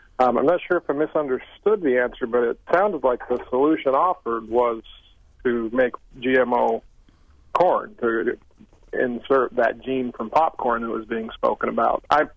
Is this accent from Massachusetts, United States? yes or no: no; Utah, United States; Haven't had this scale of a garden in Wisconsin yet. I'm originally from Utah.